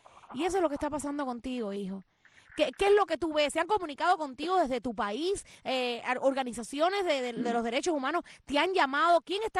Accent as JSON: {"language": "Spanish", "country": "Cuba", "moved": "yes", "said": "nosotros, los cubanos de afuera"}